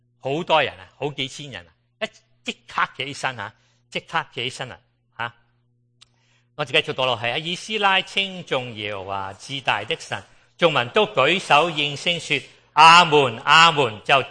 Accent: China; 我哋中国人有句话，其身不正啊枉话人，系咪？

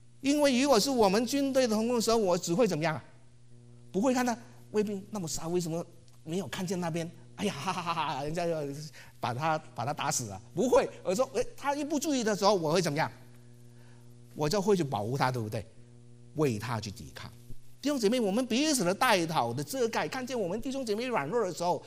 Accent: Hong Kong; 我是香港的

